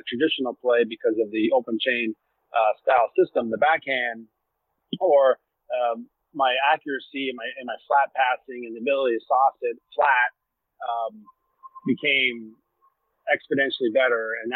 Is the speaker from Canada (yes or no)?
yes; Ontario, Canada; And he's a Western kid. I was from Ontario.